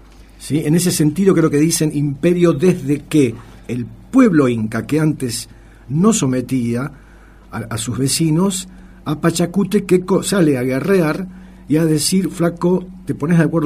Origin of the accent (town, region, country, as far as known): Argentina